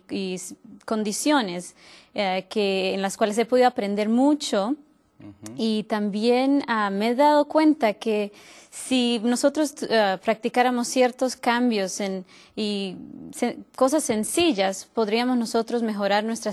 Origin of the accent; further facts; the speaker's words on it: Florida, United States; Yo vengo de la Florida